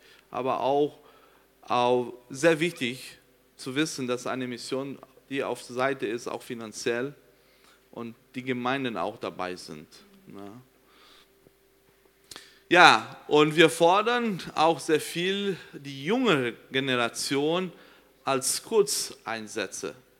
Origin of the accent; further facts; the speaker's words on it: Brazil; first language Portuguese; German is a second language; Viel von mir ist viel brasilianisch, weil ich dort groß geworden bin. Auch Worte, die mir fehlt, oder Ausdrücke, weil es quasi meine Muttersprache Portugiesisch ist.